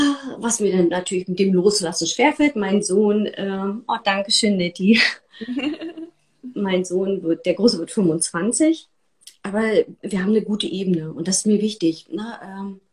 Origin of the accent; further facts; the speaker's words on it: East Germany, Germany; ich bin in der DDR groß geworden